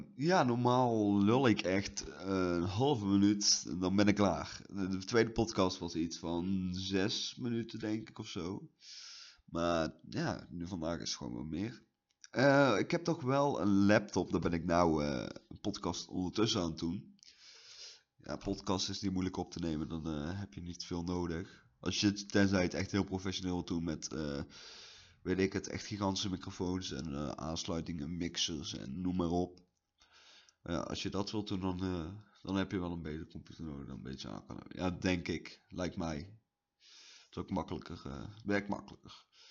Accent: North Brabant, Netherlands; ik ben 19 jaar. Ik kom uit Noord-Brabant. Het mooiste stukje ooit Nederland.

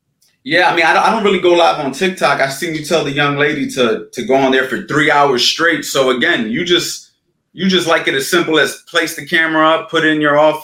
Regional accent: New York City, New York, United States; I'm from New York City, though. I just live here.

